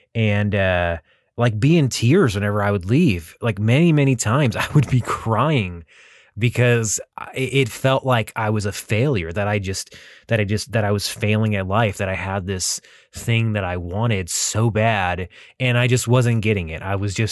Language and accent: English; Texas, United States; also born or lived in Los Angeles County / Thousand Oaks; since I moved there as a little kid, since I moved to Texas. I mean, I was born in Los Angeles County and then lived with some family in Thousand Oaks until I was about 3 or 4 years old.